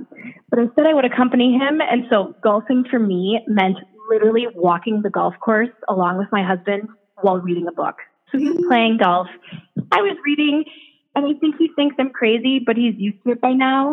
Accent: Milwaukee, Wisconsin, United States; now in Madison, United States; I'm a Wisconsin girl. I was born and raised in Milwaukee, and then I went off to college in Indiana.

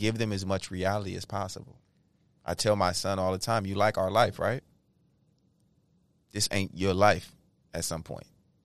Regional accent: San Francisco, California, United States; He's been my friend since we were, we're both from San Francisco. Came up in this game pretty much together.

